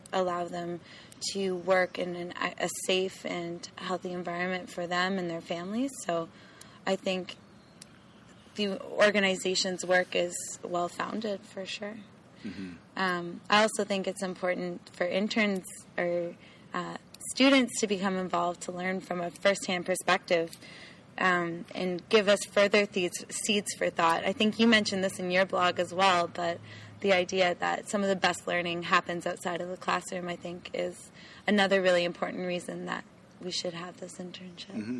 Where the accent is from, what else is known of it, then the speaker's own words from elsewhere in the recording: Toronto, Ontario, Canada; I'm originally from Toronto, and I did an undergraduate degree in business